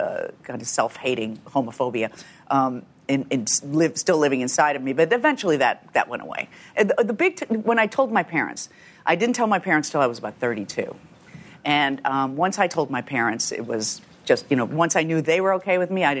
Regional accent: Chicago, Illinois, United States; The south side of Chicago in a suburb.

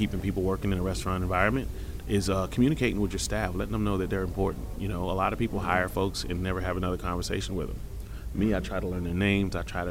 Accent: South Carolina, United States; And being that I'm from South Carolina, of course I'm going to be, you know, lenient towards the fact that South Carolina is where it started.

